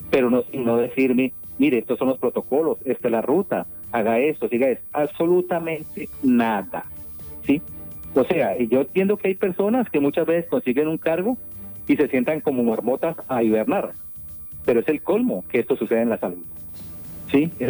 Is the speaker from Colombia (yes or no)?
yes; Colombia; Lo hago como ciudadano colombiano con derechos legales y constitucionales